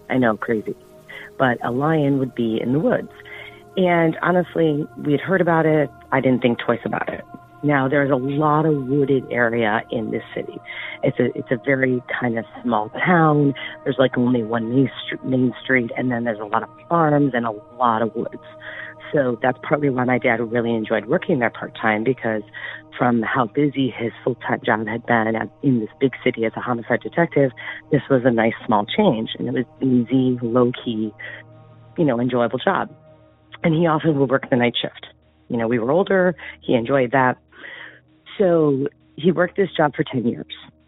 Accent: Ohio, United States; I grew up in Ohio, and this is for your hometown legends.

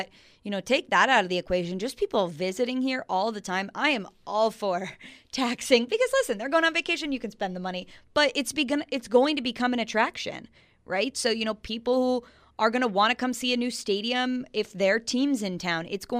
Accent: New York, United States; now in Nashville, United States; I mean, growing up in New York State, I'm 5 hours from the Bills, you know, two and a half from the Jets, Giants.

